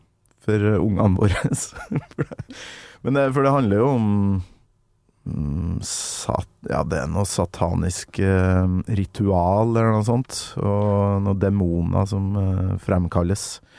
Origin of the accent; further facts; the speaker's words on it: Kolvereid, Trøndelag, Norway; i en sånn der gammel hytte oppe i fjellskrent på Kolvred, der jeg kommer fra.